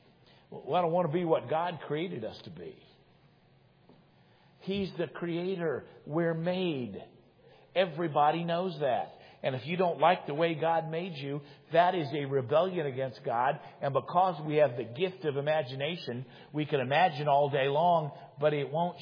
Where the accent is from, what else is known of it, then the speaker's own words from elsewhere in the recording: Indianapolis, Indiana, United States; And I grew up in Indianapolis, and it was about noon.